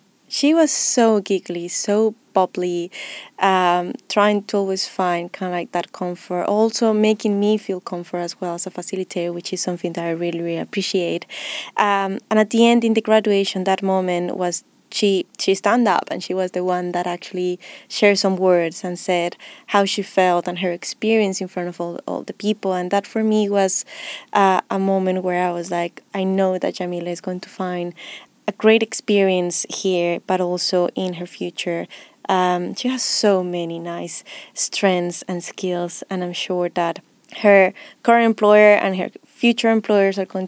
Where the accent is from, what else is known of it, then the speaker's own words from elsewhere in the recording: Colombia; Right. So I am from Colombia.